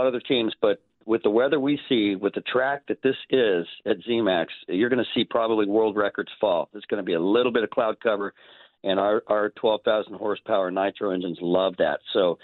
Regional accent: California, United States; I grew up in California.

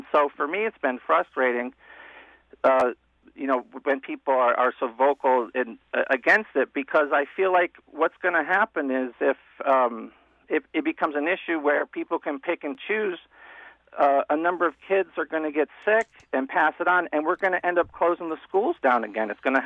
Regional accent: Connecticut, United States; growing up in Connecticut, WTIC was always the voice in the background and the voice of Bob Steele, and this is a thrill for me to be on.

